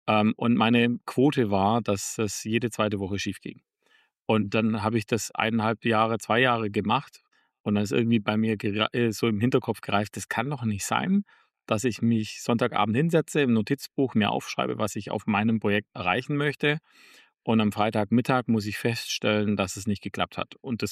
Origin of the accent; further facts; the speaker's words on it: Bavaria, Germany; im Allgäu, wo ich aufgewachsen bin